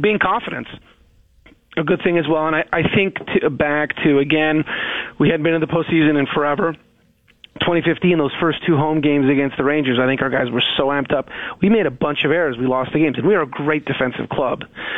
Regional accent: Canada; always going to have pride in Canada, being Canadian. Family still was there.

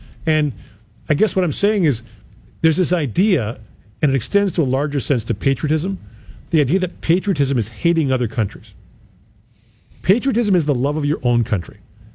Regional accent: Canada; I'm a Canadian. I get to like them all.

